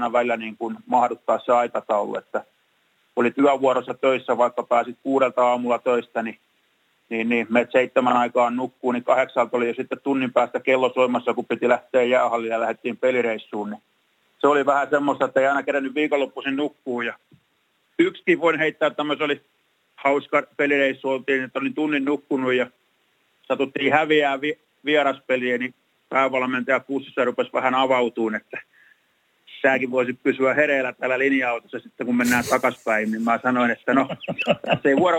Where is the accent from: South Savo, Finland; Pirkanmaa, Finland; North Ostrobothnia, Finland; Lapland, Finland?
Pirkanmaa, Finland; Tampere; mä menen siihen etelä-Hervantaan. Mä olin aika siinä rajalla, kun mä olin Lindforsin kadultaan lähtöisin, mutta kyllä mä menen etelä-Hervantaan.